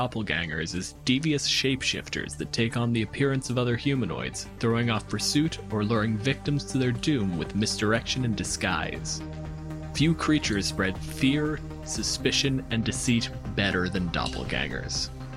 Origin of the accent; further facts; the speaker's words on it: Canada; My pronouns are he, him, and I'm a physicist from Canada.